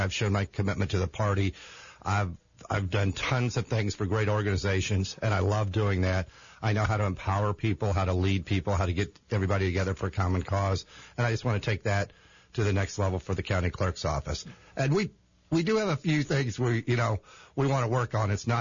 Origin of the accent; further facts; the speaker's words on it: Champaign, Illinois, United States; I grew up in Champaign and then working really hard out in the county.